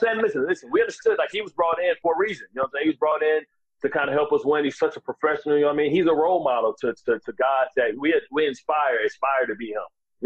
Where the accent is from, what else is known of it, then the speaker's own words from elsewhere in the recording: Detroit, Michigan, United States; And ain't I'm from Detroit. It's on site.